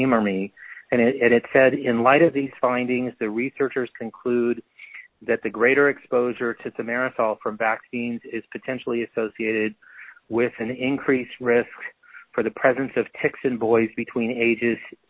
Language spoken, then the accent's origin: English; California, United States; I got to say that I'm from California.